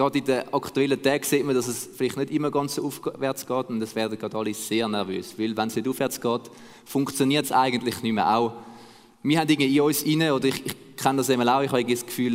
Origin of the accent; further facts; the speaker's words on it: Switzerland; Das ist so ein bisschen das, was bei uns in der Schweiz gilt.